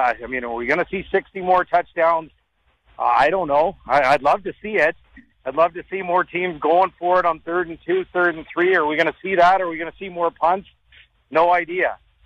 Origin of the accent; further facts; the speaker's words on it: Edmonton, Alberta, Canada; I've been watching CFL football growing up in Edmonton. I remember the early 80s team, so essentially 45 years.